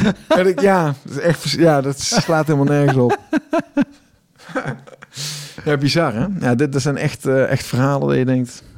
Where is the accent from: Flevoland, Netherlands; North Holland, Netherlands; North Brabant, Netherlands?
North Brabant, Netherlands; Tilburg; Ik kom uit Tilburg, ik woon in Tilburg.